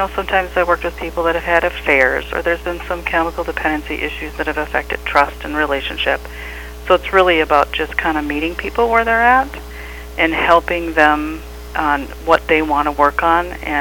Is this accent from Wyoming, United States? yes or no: no; Redwood Falls, Minnesota, United States; I grew up in Redwood Falls.